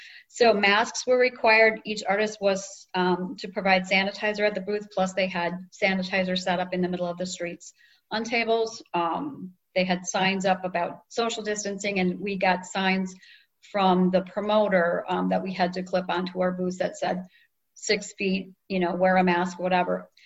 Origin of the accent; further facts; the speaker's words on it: Wisconsin, United States; sorry, I'm from Wisconsin.